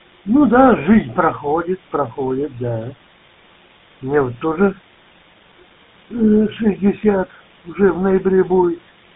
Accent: Far East, Russia; с Дальнего Востока

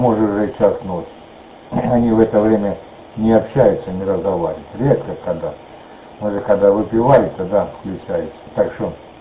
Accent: Voskresenka, Donetsk Oblast, Ukraine; Как вот я не из Донецка, а область Донецкая. Село Воскресенко, но я никто не знаю.

